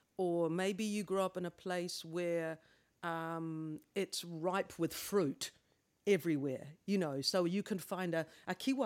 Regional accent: Wellington, New Zealand; So I come from Wellington, Pōneki.

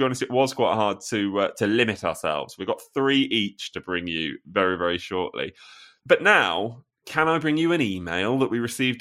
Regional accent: Wales, United Kingdom; moved away as an adult; now in Finland; I'm originally from Wales, but I've lived half my life, 23 years, in Finland.

